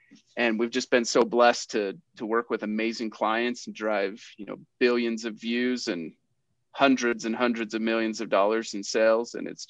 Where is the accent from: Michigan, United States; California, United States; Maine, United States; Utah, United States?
Utah, United States; I grew up in Utah and they were in Idaho, and their dad got a job down in Utah.